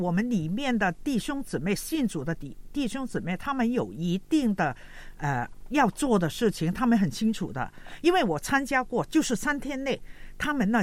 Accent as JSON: {"language": "Chinese", "country": "China"}